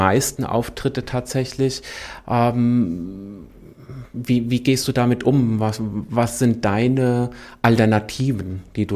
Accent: Hesse, Germany; ich komme auch ursprünglich aus der Wetterau, so, ja, kommt jetzt aus der Wetterau ins große Land

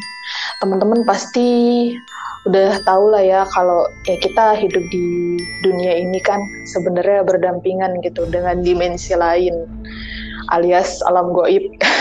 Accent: Medan, North Sumatra, Indonesia; Aku sendiri dari Medan nih, kakak-kakak.

